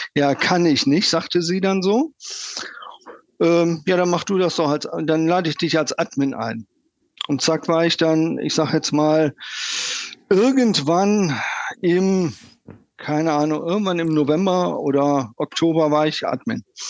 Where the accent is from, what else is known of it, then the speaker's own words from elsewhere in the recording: Hahn, Germany; ich bin hier in Hahn geboren, 1967, also ein paar Jährchen her. Und eigentlich immer in Hahn geblieben